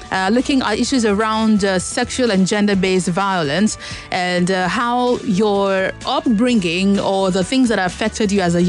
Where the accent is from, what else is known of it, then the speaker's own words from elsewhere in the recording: Lagos, Nigeria; I am from Lagos.